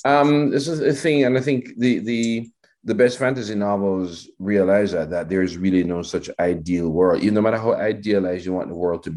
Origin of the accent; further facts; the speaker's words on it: Jamaica; growing up in Jamaica in the 70s and 80s, I was very much a suburban kid